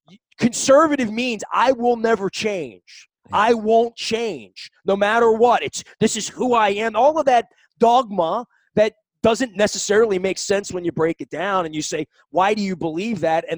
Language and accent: English; Dundalk, Maryland, United States; That is part of the pressure of growing up in Archie Bunker's Dundalk